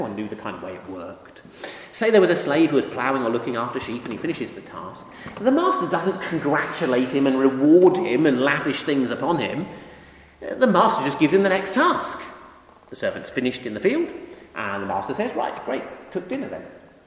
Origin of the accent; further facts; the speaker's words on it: United Kingdom; most of us do not have servants, and we are British.